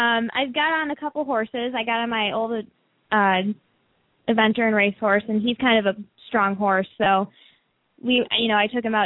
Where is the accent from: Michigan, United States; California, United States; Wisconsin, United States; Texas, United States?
Wisconsin, United States; Marinette; now in Florida, United States; Went back to my hometown in Marinette, Wisconsin, so that's northern Wisconsin